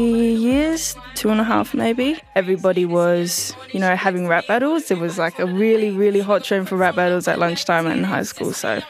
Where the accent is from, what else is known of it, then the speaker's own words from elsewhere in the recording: Gold Coast, Queensland, Australia; I'm 16 years old and I'm from the Gold Coast.